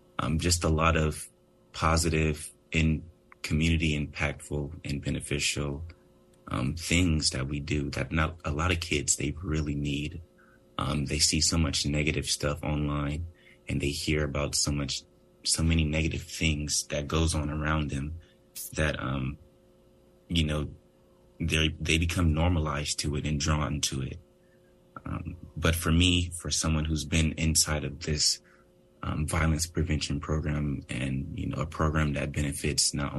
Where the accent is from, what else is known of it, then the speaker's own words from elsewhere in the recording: Oakland, California, United States; Sure. Grew up, born and raised in Oakland.